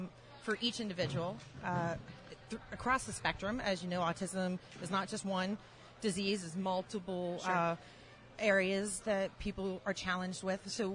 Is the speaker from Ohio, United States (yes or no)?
yes; Ohio, United States; I'm from Ohio.